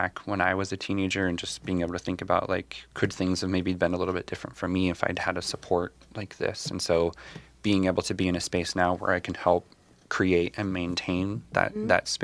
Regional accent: Kansas, United States; moved away as an adult; also born or lived in Seattle / Bay Area; so I grew up in the Midwest. I was born and raised in Kansas in a small town. But then after high school, I lived out on the West Coast for about 18 years, first in Seattle for 11 years, and then in the Bay Area for 7 years.

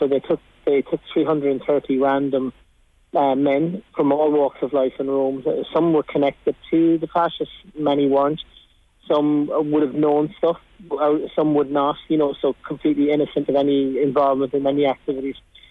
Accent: Killarney, Munster, Ireland; And I'm from Killarney

